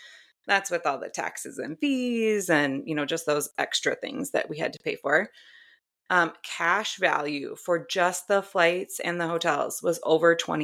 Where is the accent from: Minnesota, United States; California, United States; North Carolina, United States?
Minnesota, United States; I am a Vikings fan. I grew up in Minnesota.